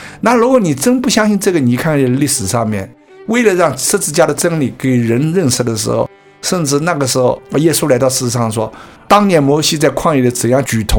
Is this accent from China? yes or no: yes; China; 那我们中国人的文化里面也有所谓替罪的羔羊